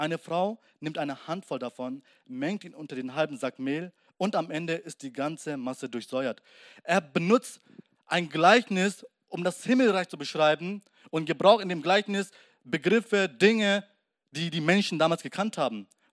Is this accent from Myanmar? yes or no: yes; Myanmar; ich komme aus Burma, Myanmar heißt das Land, und das ist ein Land in Asien, etwas südlicher von Thailand